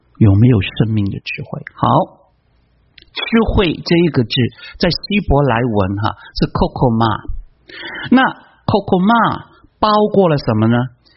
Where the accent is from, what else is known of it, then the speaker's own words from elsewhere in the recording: China; now in United States; 但是这句话深根蒂固在我们中国人一代二代三代人，来了美国也一样，就是这句话害了我们。